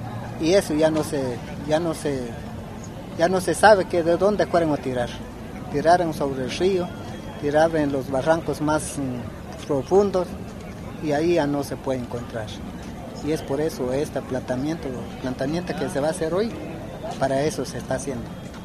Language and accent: Spanish; Guatemala; Pero nosotros como naturales de Centroamérica, como guatemaltecos, aquí conocemos